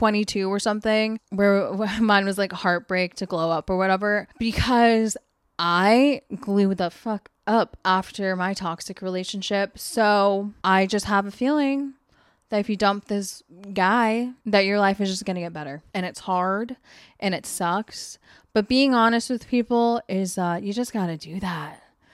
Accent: Washington, United States; I am born and raised in Washington. This is my home.

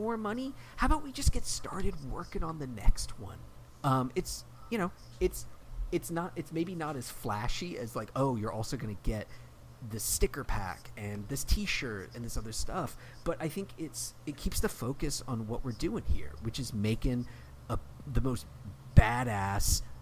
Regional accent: the South, United States; I'm from the South. I don't know how to pronounce anything.

